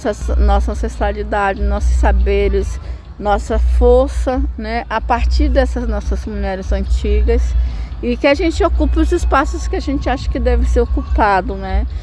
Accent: Amazon, Brazil; contextos ribeirinhos como na Amazônia, que eu sou da Amazônia, contextos extrativistas

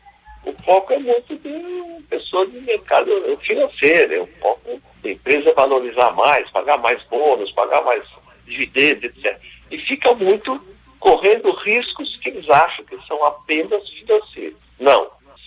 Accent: Brazil; A gente torce pela Vale. A gente é brasileiro, tem muito orgulho de muitas coisas da Vale.

